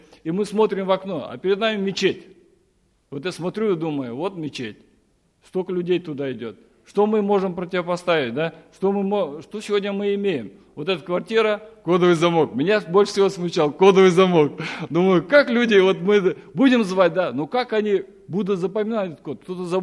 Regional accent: Kazakhstan; У меня казахское служение, плюс ко всему я казах.

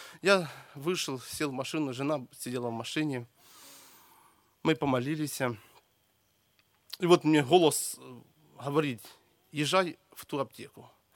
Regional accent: Kharkiv, Kharkiv Oblast, Ukraine; Я с Украины, с города Харькова.

